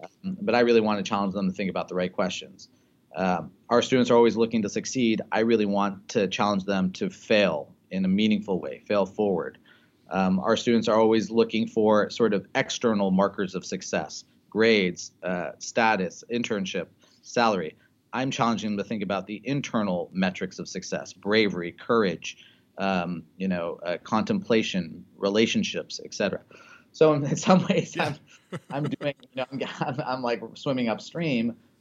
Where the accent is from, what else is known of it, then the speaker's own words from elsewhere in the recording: India; now in United States; for me as an Indian American, as an immigrant